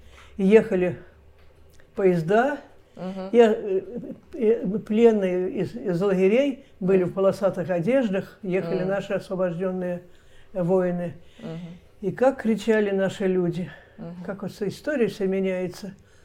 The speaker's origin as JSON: {"language": "Russian", "town": "Belgorod", "region": "Belgorod Oblast", "country": "Russia", "tie": "born or raised there", "also_born_or_lived": "Navlya", "said": "Навли, это я там родилась в Навле. А потом уже приехали мы в Белгород."}